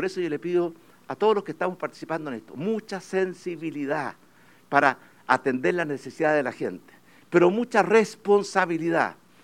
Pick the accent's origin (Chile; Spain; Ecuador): Chile; que nos una como chilenos